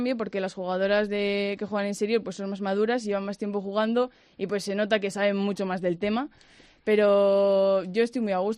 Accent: Palencia, Castile and León, Spain; Sí, soy de Palencia.

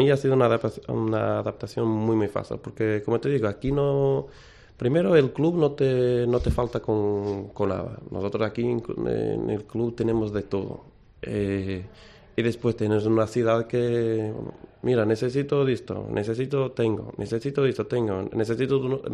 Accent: Portugal; Spanish is a second language; yo soy portugués

